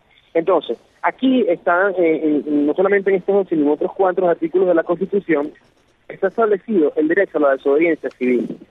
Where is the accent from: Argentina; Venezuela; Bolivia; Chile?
Venezuela; Mire, yo como venezolano